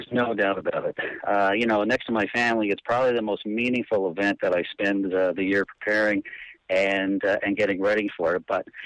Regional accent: London, Ontario, Canada; in my hometown of London, Ontario.

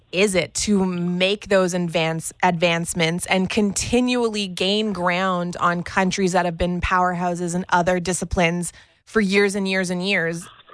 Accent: Canada; for me as a Canadian and someone who's rooting for the Canadian team

